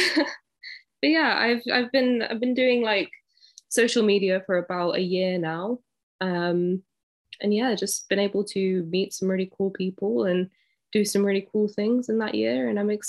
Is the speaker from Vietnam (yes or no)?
no; London, United Kingdom; I'm from London. I'm 22, almost 23 next week.